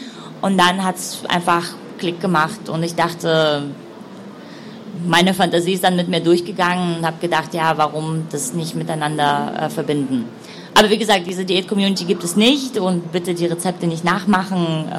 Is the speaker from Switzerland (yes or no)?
no; Russia; Also ich bin auch Russin, ich bin in St. Petersburg geboren und bin in einem Vorort von Russland aufgewachsen, also in einem russischen kleinen Städtchen aufgewachsen